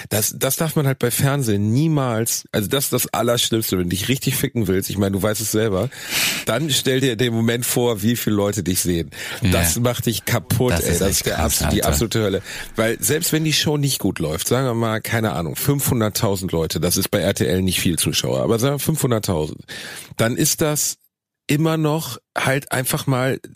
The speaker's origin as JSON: {"language": "German", "region": "North Rhine-Westphalia", "country": "Germany", "tie": "born or raised there", "said": "Ich bin ja direkt an der Grenze zu Essen aufgewachsen"}